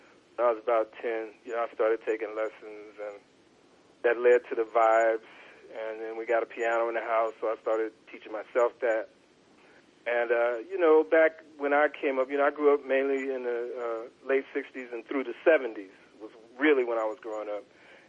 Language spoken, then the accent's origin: English; Youngstown, Ohio, United States; You know, I'm from Ohio, Youngstown, Ohio